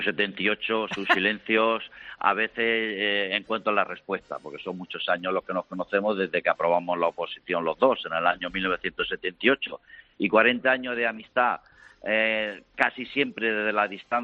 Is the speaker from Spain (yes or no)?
yes; Murcia, Region of Murcia, Spain; usted vive en Madrid y yo soy de Murcia